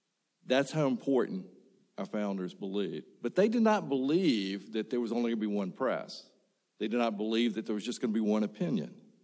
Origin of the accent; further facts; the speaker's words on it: Greenville, Mississippi, United States; I grew up in Mississippi, which you can tell. Grew up in the Mississippi Delta, which is so flat that if you stand on your toes and squint and really look far in the distance, you can see the back of your head.